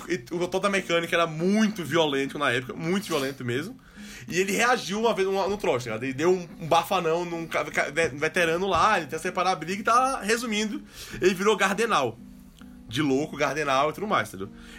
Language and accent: Portuguese; Recife, Pernambuco, Brazil; now in Brasília, Brazil; Justamente porque eu cheguei eu vim de Recife, né? Eu cheguei no ensino médio, na oitava série ainda.